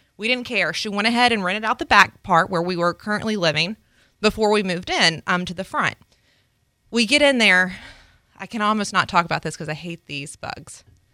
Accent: the South, United States; I'm from the South.

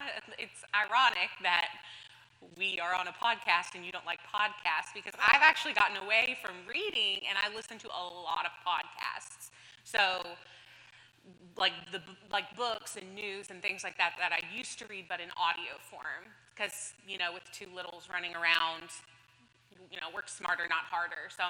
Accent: Louisville, Kentucky, United States; I'm originally from Louisville, the mother to two boys.

